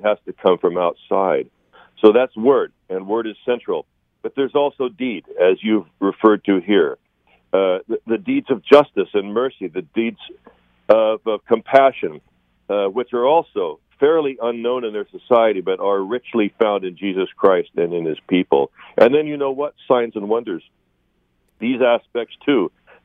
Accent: West Coast, United States; also born or lived in Kansas; I was born in Kansas, as were all my family before me. But my father raised us on the West Coast.

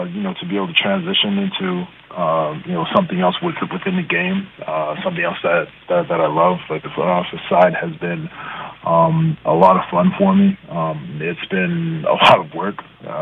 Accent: Montreal, Quebec, Canada; back home in Canada as a whole, but, you know, more importantly for, you know, the city I was born and raised in Montreal.

